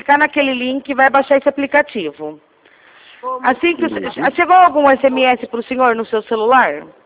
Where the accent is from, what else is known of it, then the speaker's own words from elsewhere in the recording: Rio Claro, São Paulo, Brazil; Eu sou de Rio Claro